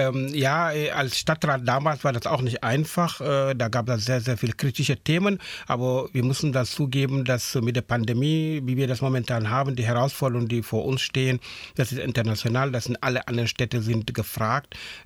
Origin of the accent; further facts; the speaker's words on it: Halle, Saxony-Anhalt, Germany; Ich sage, nein, das ist nicht bei Leipzig, das ist Halle an der Saale